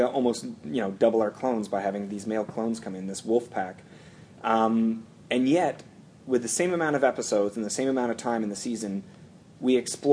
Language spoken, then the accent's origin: English; Canada; Of course, I'm a Canadian myself.